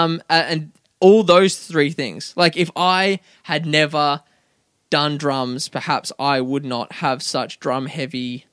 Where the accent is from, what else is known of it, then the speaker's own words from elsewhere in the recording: Nambour, Queensland, Australia; I come from Nambour.